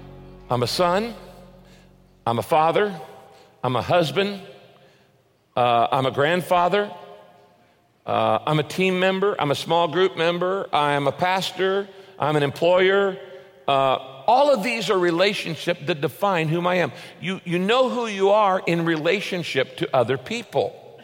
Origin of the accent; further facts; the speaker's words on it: United States; Yes, I am an American, but there's something more important than that.